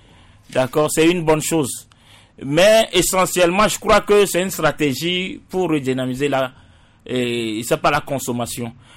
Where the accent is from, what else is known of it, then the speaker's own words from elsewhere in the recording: Togo; Nous, nous sommes Togolais aussi. Nous participons à l'économie togolaise.